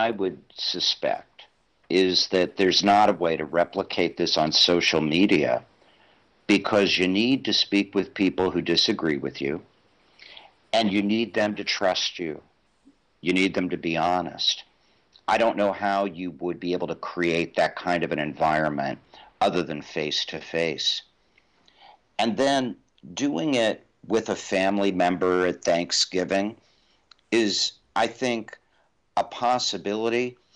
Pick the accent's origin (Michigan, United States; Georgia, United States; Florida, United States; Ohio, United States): Ohio, United States; Chillicothe; I grew up in Chillicothe, Ohio, a small town.